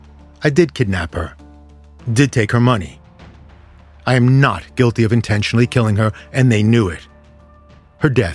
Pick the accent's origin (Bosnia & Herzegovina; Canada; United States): United States; the South; I am from the South. I knew black and white people was fighting in the South.